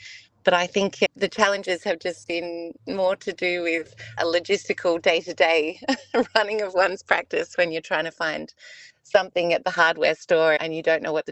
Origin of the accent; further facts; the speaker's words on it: Mount Gambier, South Australia, Australia; the Riddoch Art Gallery in Mount Gambier, which is my hometown.